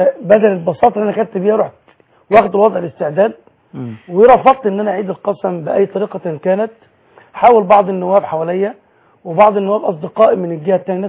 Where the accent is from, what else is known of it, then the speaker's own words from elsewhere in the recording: Egypt; في تاريخنا كمصريين